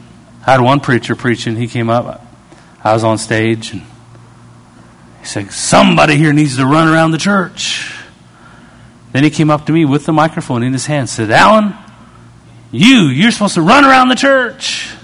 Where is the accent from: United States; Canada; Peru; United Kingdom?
Canada; I'm pretty cool. I'm Canadian. I can be cool.